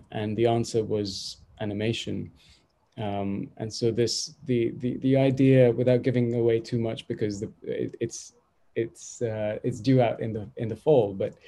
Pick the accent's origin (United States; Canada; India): India; Mumbai, Maharashtra; as a kid, I grew up in Mumbai